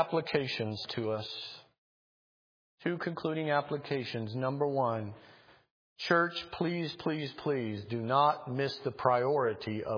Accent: Missouri, United States; I'm from Missouri originally, so I got to attend the Kansas City Chiefs football game in Arrowhead Stadium

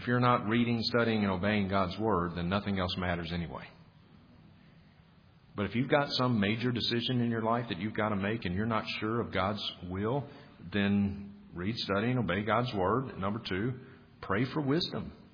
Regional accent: Vicksburg, Mississippi, United States; now in Montana, United States; I grew up with Chad in Vicksburg, Mississippi.

